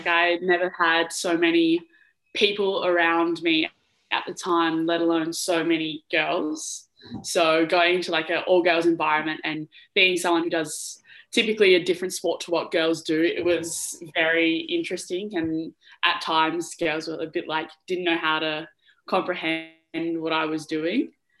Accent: Dongara, Western Australia, Australia; So originally I'm from a small town called Donga. It's about 4.5 hours north of Perth. It's about 1/2 hour south of Geraldton. So very small town, probably about 5,000 people in it in total.

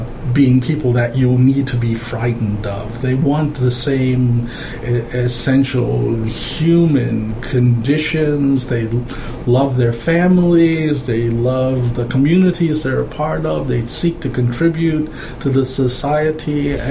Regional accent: Chicago, Illinois, United States; Growing up in Chicago, Chicago's a fascinating city. Every immigrant group in the country is right there.

